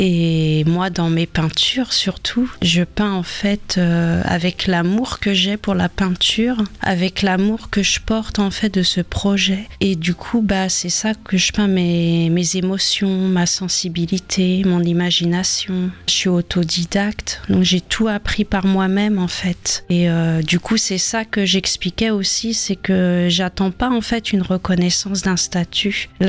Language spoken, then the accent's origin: French; Le Havre, Normandy, France; also born or lived in Seine-et-Marne; j'ai 44 ans, je suis du Havre. J'ai quitté la région de Seine-et-Marne en 2022